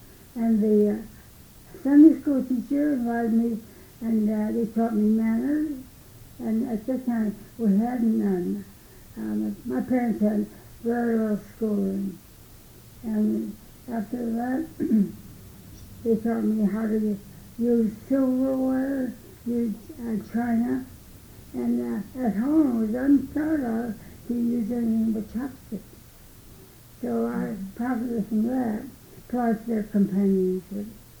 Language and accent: English; Waterbury, Connecticut, United States; I was born in Waterbury, Connecticut. August 14th, 1918. I was one of three children. My parents had a laundry in Waterbury, Connecticut.